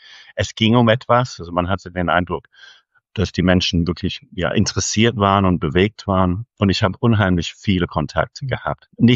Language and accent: German; United Kingdom; German is a second language; now in Germany; Ich bin ursprünglich aus Großbritannien, lebe aber seit den 80er Jahren in Deutschland